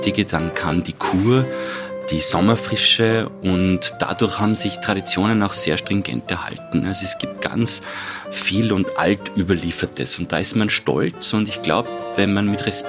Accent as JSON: {"language": "German", "region": "Salzburg", "country": "Austria", "said": "ich als Salzburger"}